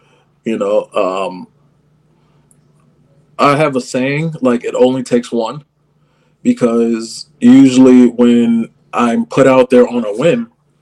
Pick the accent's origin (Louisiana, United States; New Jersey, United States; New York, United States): New York, United States; Brooklyn; People don't realize that, like, I'm dead from Brooklyn.